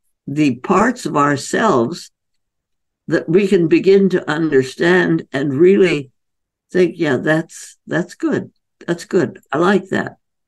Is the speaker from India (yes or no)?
yes; India; I was growing up in India.